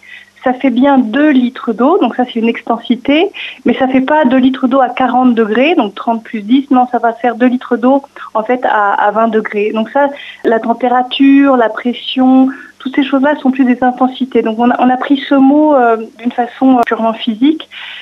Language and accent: French; France; Et moi, je suis française, j'avais fait